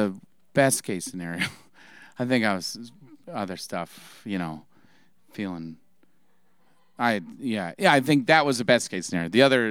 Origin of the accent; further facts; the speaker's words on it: Indiana, United States; I grew up in Indiana where there was no water. It was like Lake Michigan, I thought was the ocean, legitimately, until someone had to remind me that's not the ocean.